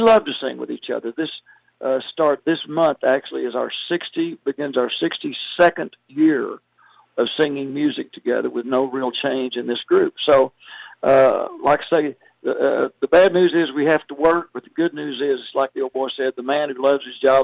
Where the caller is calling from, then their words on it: Plant City, Florida, United States; Well, I'm in Florida. The brothers and I are at the Plant City Strawberry Festival.